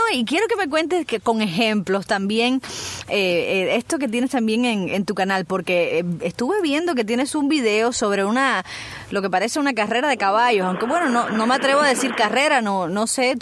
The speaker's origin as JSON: {"language": "Spanish", "region": "Sancti Spíritus", "country": "Cuba", "said": "Como yo soy de antiespíritu, ¿no? Yo entro en el saco ese de orientales que les gustaba La Habana"}